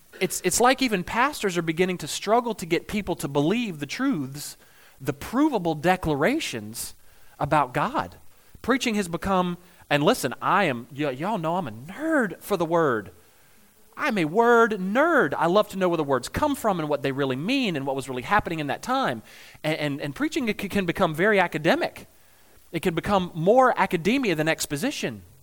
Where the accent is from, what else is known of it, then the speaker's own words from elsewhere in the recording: the South, United States; I'm from the South and we were bored and didn't have a lot of money.